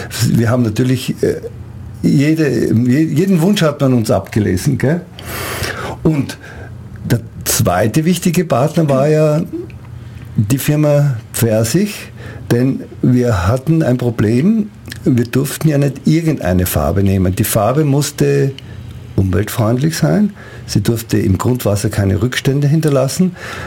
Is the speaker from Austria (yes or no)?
yes; Austria; now in Ulm, Germany; Nein, ich bin ein angelernter Ulmer. Ich bin 1960 nach Ulm gekommen und man wird es wahrscheinlich hören, ich bin Gastarbeiter, ich komme aus Österreich.